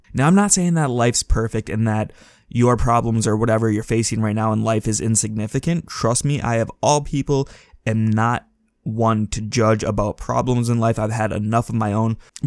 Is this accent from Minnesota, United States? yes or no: yes; Minnesota, United States; So I'm from Minnesota, and right now we just had a week here where it did not get above negative 20 degrees.